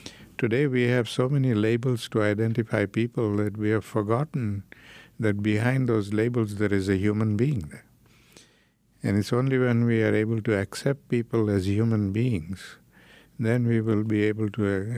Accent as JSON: {"language": "English", "country": "South Africa", "tie": "born or raised there", "said": "I grew up in South Africa, where I suffered a lot of prejudice because of the color of my skin."}